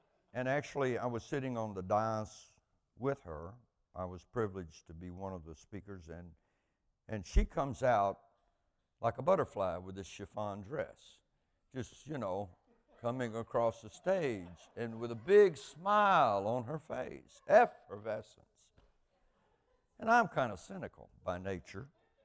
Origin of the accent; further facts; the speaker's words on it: Alabama, United States; I grew up Southern Baptist in South Alabama, and that region of the country, and in fact, the only church in the little town I grew up in was a Baptist church.